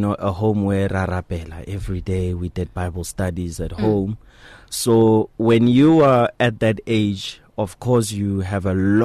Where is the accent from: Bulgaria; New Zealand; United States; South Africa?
South Africa; Mahikeng, North West; where I grew up in Longley Park ko Mafikeng.